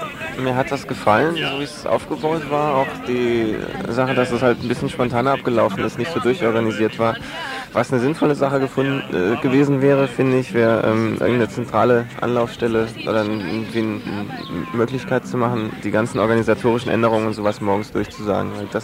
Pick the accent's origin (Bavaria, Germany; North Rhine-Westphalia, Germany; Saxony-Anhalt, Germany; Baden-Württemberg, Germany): Baden-Württemberg, Germany; Lauffen; Also ich komme aus Laufen, das ist hier in Baden-Württemberg, also 200 Kilometer von hier.